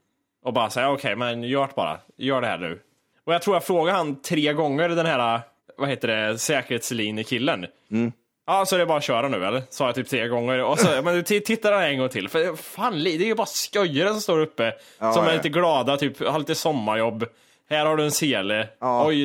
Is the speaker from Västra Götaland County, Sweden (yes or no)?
no; Värmland, Sweden; accent: Värmland dialect; Så jag pratar värmländska.